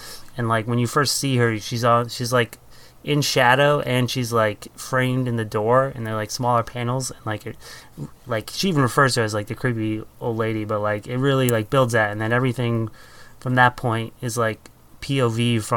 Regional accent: Northeast, United States; Growing up in the Northeast

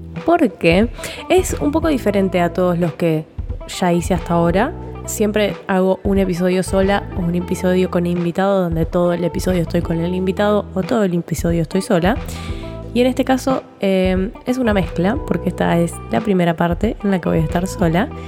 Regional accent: Rosario, Santa Fe, Argentina; yo soy de Rosario, vivía con mis papás en zona norte y mi laburo, mis estudios, mi novio, todo estaba en el centro de Rosario.

